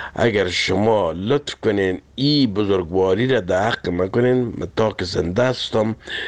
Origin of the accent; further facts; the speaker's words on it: Kabul, Afghanistan; now in France; اصلا من از کابل هستم و در فرانسه مدت 40 سال است که زندگی میکنم.